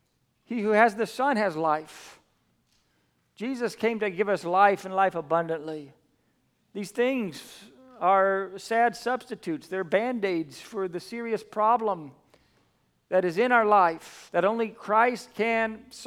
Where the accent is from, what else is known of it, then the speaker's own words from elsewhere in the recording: New Zealand; also born or lived in California, United States; I came from California, but most of you know I was just 5 years old when I came to New Zealand. So I'm more Kiwi than Californian, but all my family is Californian.